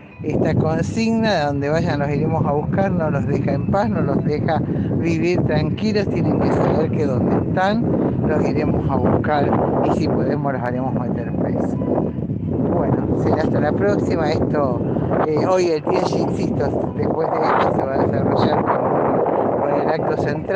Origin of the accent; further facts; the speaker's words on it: Rosario, Santa Fe, Argentina; como en mi caso que soy rosarina, santafesinos, gente